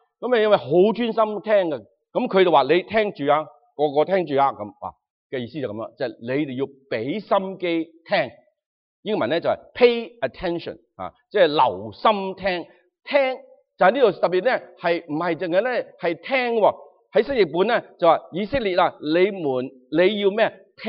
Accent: China; 作为中国人咧，为佢咧感到自豪吓

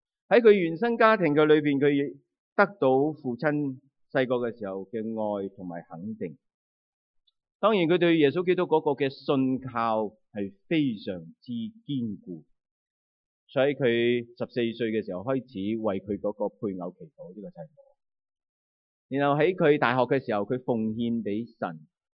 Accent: China; 但是我们中国人，我们绝少来到去提及，我们将它作为一种的羞耻。

